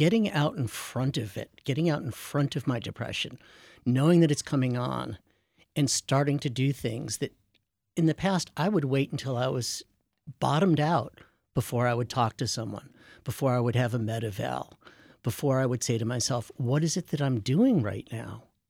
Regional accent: Rochester, New York, United States; born there; also born or lived in Colorado; I was born in Rochester, but I lived in Colorado for almost 30 years.

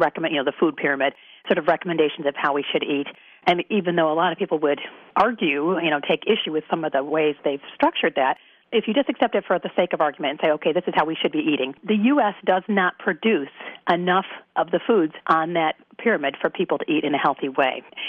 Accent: Michigan, United States; And, being a Midwesterner myself, I'm originally from Michigan, I'm back there quite often.

